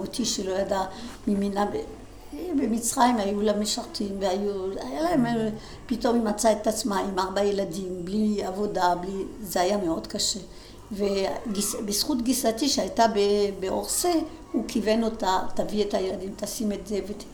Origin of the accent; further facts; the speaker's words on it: Tunis, Tunis Governorate, Tunisia; moved away as an adult; also born or lived in Paris, France; ונולדתי בתוניס. עד שנת 62 היינו בתוניס, עזבנו את תוניס, הייתי בת 18, הגענו לצרפת ובפריז. אני באה ממשפחה מסורתית